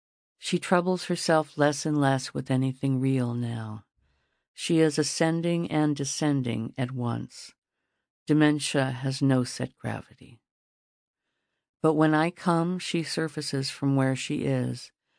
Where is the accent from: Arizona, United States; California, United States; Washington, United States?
California, United States; born there; I was born in California, but my blood is Taino, a fact I never forget, especially now.